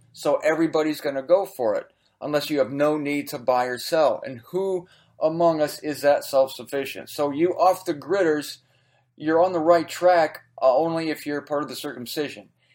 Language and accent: English; Ohio, United States; centrally located breaker station in Akron, near Akron, Ohio. That figures, sorry. I'm not speaking bad of my home state, or am I?